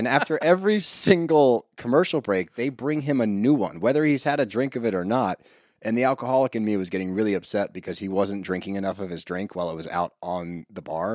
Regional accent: Pennsylvania, United States; No. We are Montco, baby. We are 2 seconds from the Philly limit, all right?

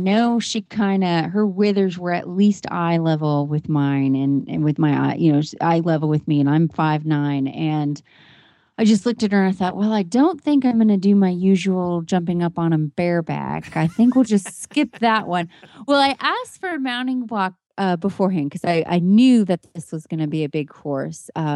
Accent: Kemp, Texas, United States; from Kemp, Texas

